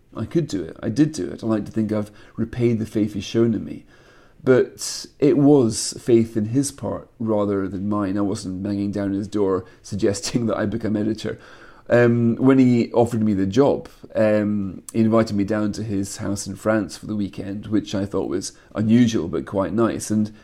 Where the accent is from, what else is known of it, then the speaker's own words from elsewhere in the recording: Scotland, United Kingdom; I'm a Scotsman